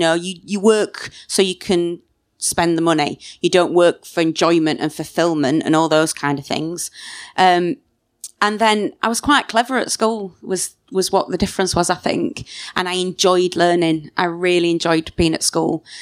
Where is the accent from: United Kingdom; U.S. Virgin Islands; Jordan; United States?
United Kingdom; Sheffield, Yorkshire and the Humber; So I'm from Sheffield originally. Work very solidly working class family.